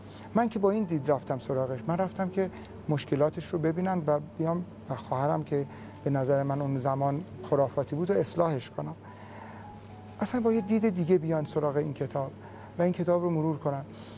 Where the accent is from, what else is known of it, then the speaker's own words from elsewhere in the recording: Iran; گفتم من ایرانی هستم.